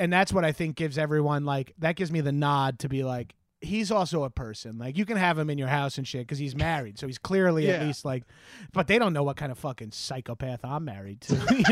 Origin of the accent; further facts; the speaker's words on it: Freeport, New York, United States; South Shore for life, dog. I grew up in Freeport. My parents both graduated. Well, my mom, my parents both went to Freeport High School.